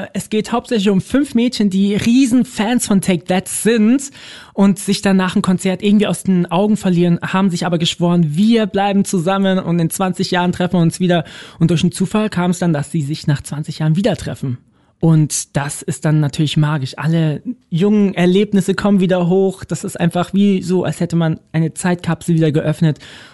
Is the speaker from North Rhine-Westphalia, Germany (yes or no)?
no; Munich, Bavaria, Germany; dann ziehen wir um nach München in meine Heimat.